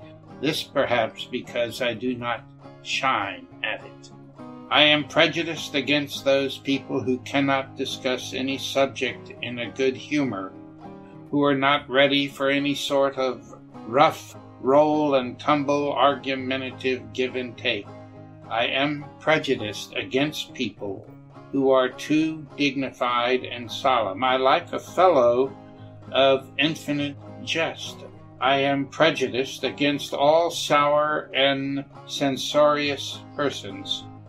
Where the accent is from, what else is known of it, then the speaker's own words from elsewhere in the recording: Germany; Right, I'm more of a beer person growing up in Germany.